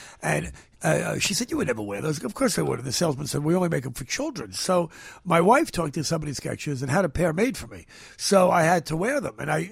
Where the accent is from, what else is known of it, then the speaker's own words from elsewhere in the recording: New York, United States; now in Los Angeles, United States; I'm from New York. I've lived in L.A. for a long time.